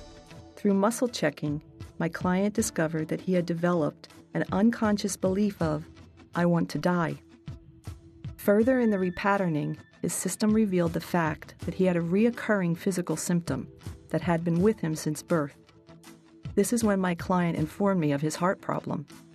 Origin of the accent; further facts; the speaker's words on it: Nevada, United States; from Nevada